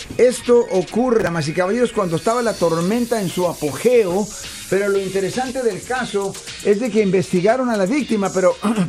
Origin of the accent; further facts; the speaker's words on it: Mexico; moved away; acá estamos, cambiamos de lugar, no de bandera, básicamente diciendo, pues somos nacionalistas mexicanos